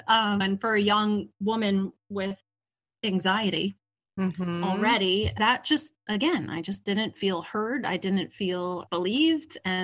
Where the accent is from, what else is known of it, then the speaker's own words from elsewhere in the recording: New Jersey, United States; also born or lived in Philadelphia; I am from the East Coast. I was born in a large city of Philadelphia, and then moved at a young age to like a suburb of Philadelphia, which is kind of right over the bridge in South Jersey.